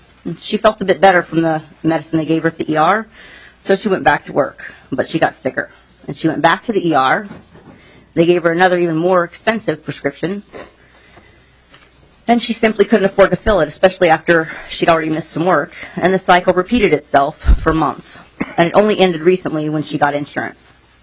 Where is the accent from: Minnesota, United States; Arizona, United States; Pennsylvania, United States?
Minnesota, United States; Chisholm; I am from Chisholm up on the range, so Carl used to be my rep.